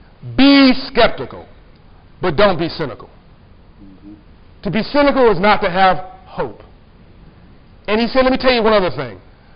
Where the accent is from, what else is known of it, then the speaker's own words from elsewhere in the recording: Compton, California, United States; I grew up in Cobham, California, in South Central LA.